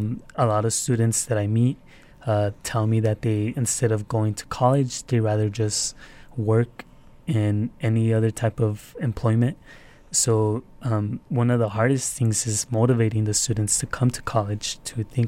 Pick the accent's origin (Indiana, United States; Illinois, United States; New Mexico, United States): New Mexico, United States; Deming; So I go out to my hometown, Deming, and other areas in southern New Mexico, and I talk to students.